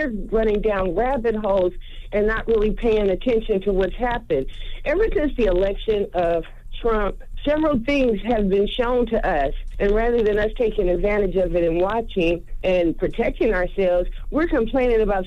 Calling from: Georgia, United States; I'm calling from Georgia.

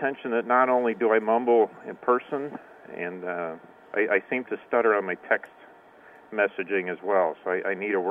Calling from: Poway, California, United States; I'm from Poway, California.

